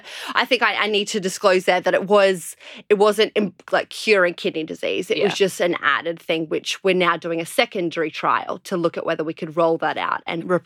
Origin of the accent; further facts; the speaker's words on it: Australia; accent: bogan; I'm from Australia, hence the slightly bogan accent.